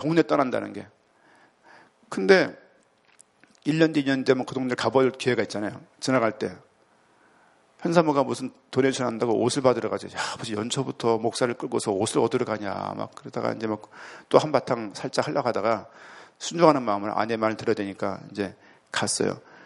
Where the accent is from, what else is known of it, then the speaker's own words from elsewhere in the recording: Seoul, South Korea; 저는 그 전까지는 저 서울 사람입니다.